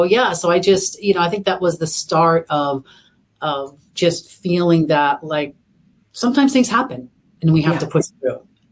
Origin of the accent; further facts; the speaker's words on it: Massachusetts, United States; I grew up in Boston area, so we were in a smaller town